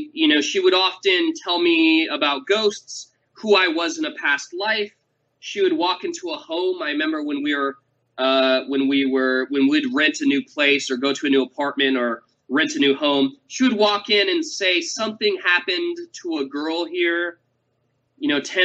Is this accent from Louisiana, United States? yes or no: no; Lynwood, California, United States; I grew up in a very impoverished neighborhood. I grew up in Linwood. It's a part of LA.